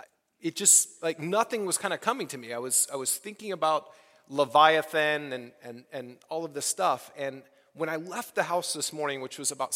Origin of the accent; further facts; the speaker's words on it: Houston, Texas, United States; I grew up in Houston, Texas.